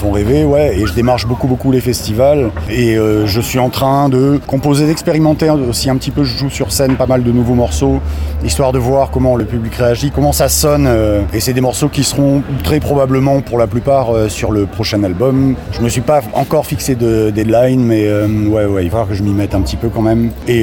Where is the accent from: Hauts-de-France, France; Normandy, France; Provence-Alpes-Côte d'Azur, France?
Provence-Alpes-Côte d'Azur, France; parce que j'ai grandi en Provence, moi, et je l'ai beaucoup vu en concert.